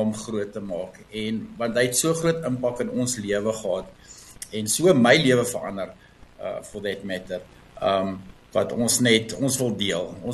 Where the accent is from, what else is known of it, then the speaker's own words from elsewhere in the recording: Krugersdorp, Gauteng, South Africa; En ons bly in Kreeusdorp, ons het groot geword in Kreeusdorp. Ons is albei van Noordheuwel skool af.